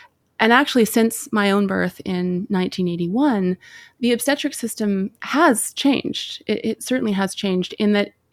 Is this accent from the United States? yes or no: no; Vancouver, British Columbia, Canada; born there; Yes, yes, I was born in Vancouver.